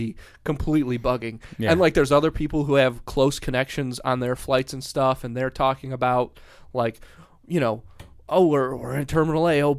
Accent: United States; I'm an American. I bleed America

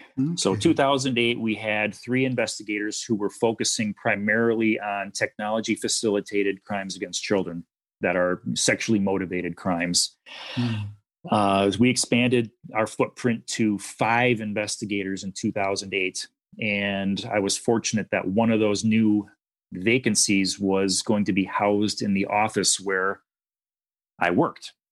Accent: Wisconsin, United States; I was from Wisconsin and was fortunate enough that an agency here in Wisconsin took a chance on a young college graduate

